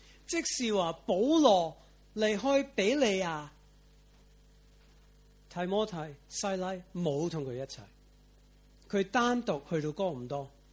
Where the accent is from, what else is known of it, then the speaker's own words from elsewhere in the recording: United States; 我美国人，所以我用英里计算，不好意思，不知道多少公里